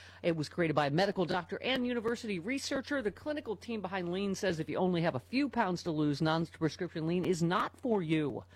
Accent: Buffalo, New York, United States; Beat my Buffalo Bills from my hometown.

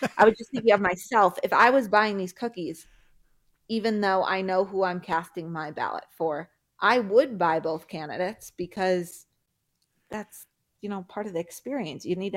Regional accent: Madison, Wisconsin, United States; Yeah. I'm from Madison.

